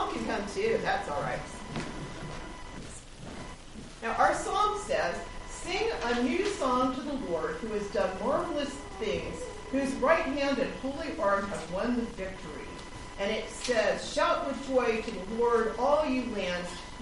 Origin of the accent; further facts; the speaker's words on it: the South, United States; Believe it or not, I was raised in the South, but the first time I went to a Baptist revival was in Utah.